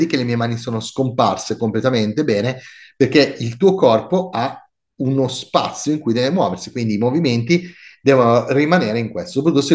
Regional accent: Monza, Lombardy, Italy; accent: Milanese; now in Milan, Italy; io sono di Monza, quindi un brianzolo che vive a Milano e quindi sono sbragato. Ok, il mio modo di parlare è milanese.

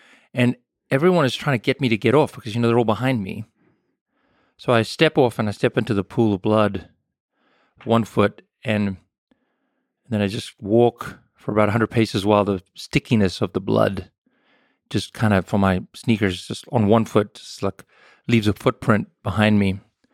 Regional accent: South Africa; so I grew up in apartheid South Africa, but more specifically, the fall of apartheid. So it was the 80s, I was a teenager in the 80s

